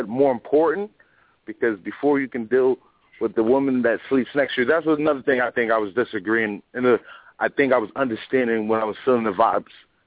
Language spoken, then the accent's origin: English; Brooklyn, New York, United States; I'm calling from Manhattan right now. I'm in Chinatown, but I'm from Brooklyn.